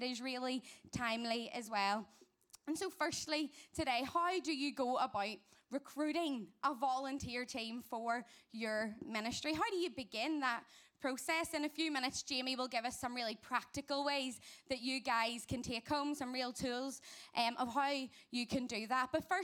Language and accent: English; Ireland; Lovely to see you. You'll know by my accent. I'm with the crew from Ireland this week.